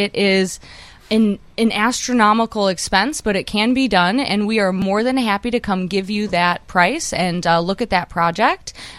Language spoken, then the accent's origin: English; Cicero, Illinois, United States; accent: Ciceronian; Ugh, I know. It's my Ciceronian accent.